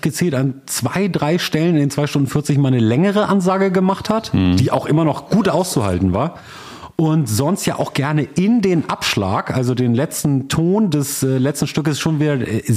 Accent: Germany; ich glaube aber auch, wir haben als Deutsche auch immer so einen Blick auf so Indie- und Punkmusik

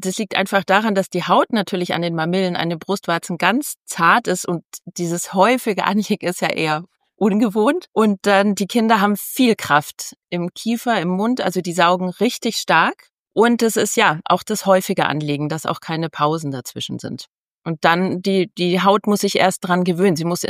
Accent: Munich, Bavaria, Germany; ich komme aus München

